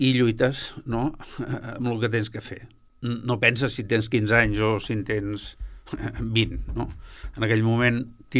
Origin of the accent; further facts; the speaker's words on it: Sabadell, Catalonia, Spain; Perquè és el meu barri, és el meu barri, i jo vaig néixer al carrer... Primer Junqueras, eh? I després van canviar el nom i van dir carrer Castellà.